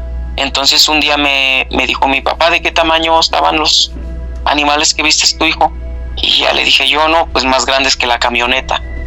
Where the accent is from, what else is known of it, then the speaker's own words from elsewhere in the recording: Reynosa, Tamaulipas, Mexico; Cuando yo era niño, yo crecí aquí en un rancho de donde les estoy hablando ahorita.